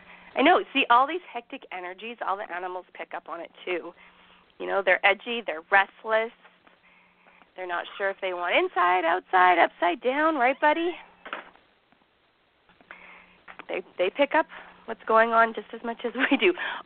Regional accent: Canada; because I am Canadian

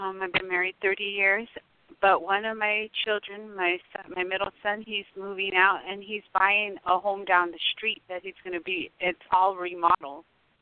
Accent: Arizona, United States; I'm from Arizona, and I am a Taurus.

